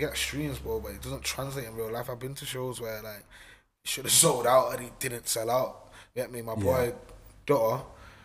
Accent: Manchester, North West England, United Kingdom; like so I mean, like when I was growing up in the Manchester scene, yeah, as they call it

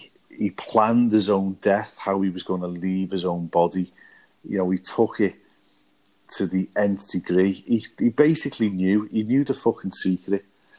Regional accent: North West England, United Kingdom; obviously, I'm a Scouser, so it's … blah, blah, blah.

